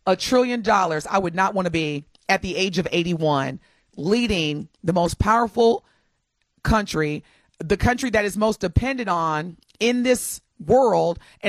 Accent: United States; And I don't like to hear or even think from other Americans, or think, you know, for myself as an American, about voting for the lesser of two evils.

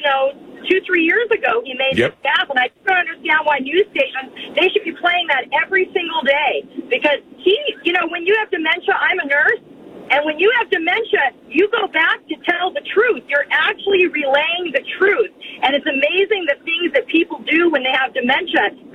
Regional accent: United States; it's embarrassing as an American in the United States to have him as our president.

